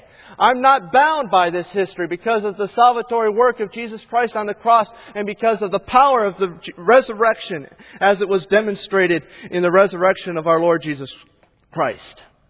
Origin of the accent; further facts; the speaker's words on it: United States; And as an American, I said to myself, how in the world can he say that?